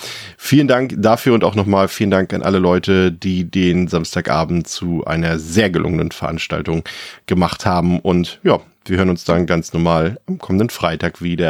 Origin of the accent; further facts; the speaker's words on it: Northern Germany, Germany; born there; Ich komme ja hier auch aus dem Norden gebürtig